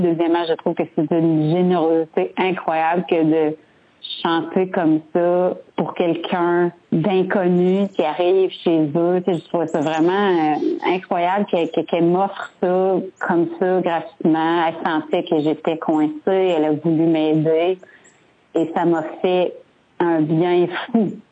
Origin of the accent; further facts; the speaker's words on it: Quebec, Canada; accent: Quebec French; mon accent québécois